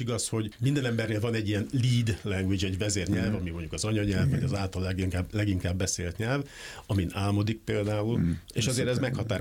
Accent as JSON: {"language": "Hungarian", "country": "Hungary", "tie": "born there", "said": "Itt születtem, igen."}